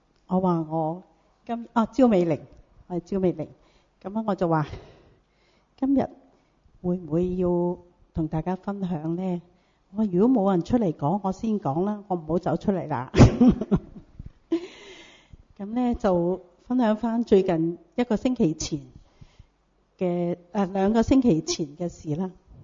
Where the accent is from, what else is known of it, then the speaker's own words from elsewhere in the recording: Foshan, Guangdong, China; 我30年前翻去我哋鄉下佛山嗰度咧。